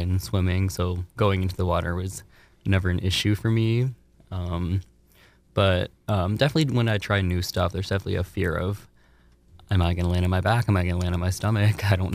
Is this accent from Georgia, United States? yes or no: no; Prior Lake, Minnesota, United States; so I'm from Prior Lake, Minnesota, about 30 minutes south of the Twin Cities.